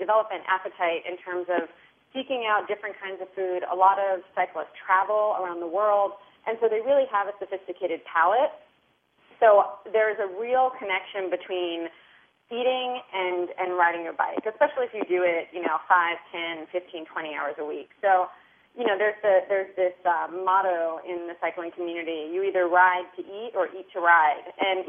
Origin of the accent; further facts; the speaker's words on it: Brooklyn, New York, United States; also born or lived in Queens; I live in Brooklyn, and I grew up in Brooklyn and Queens, so I definitely have an affinity for those areas.